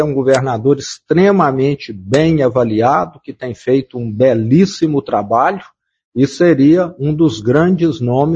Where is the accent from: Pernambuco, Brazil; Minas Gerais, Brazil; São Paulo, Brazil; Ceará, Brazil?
Minas Gerais, Brazil; para mim que sou mineiro, governador de Minas